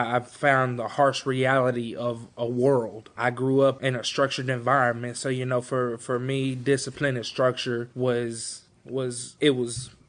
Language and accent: English; Beaumont, Texas, United States; born there; I was born in Beaumont, Texas.